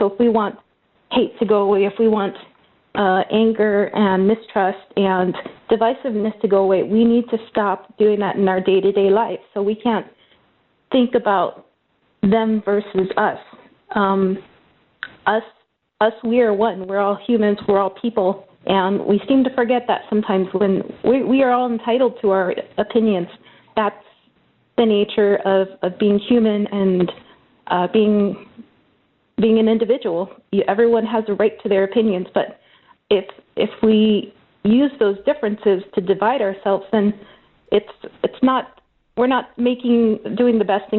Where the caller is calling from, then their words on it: Des Moines, Washington, United States; I'm calling from Des Moines, Washington.